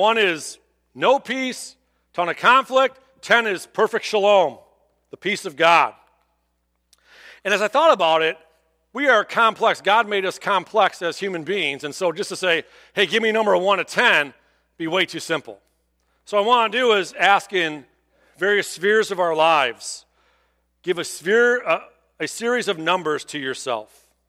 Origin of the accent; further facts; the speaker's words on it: Clinton Township, Michigan, United States; Now, I grew up here. I grew up in Clinton Township. I've gone to Lakeside Mall my entire life